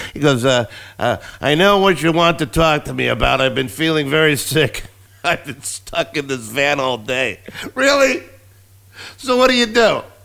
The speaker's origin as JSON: {"language": "English", "town": "Strongsville", "region": "Ohio", "country": "United States", "tie": "born or raised there", "said": "I grew up in Strongsville, Ohio, a suburb about, 20 miles south of Cleveland. Hence why I say I'm from Cleveland. But actually, Strongsville is where I went to school."}